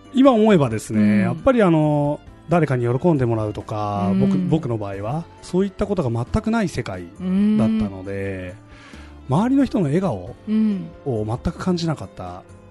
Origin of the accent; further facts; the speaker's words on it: Nagoya, Aichi, Japan; あの私名古屋に生まれ育ち、名古屋にご迷惑をかけてきた人生なの で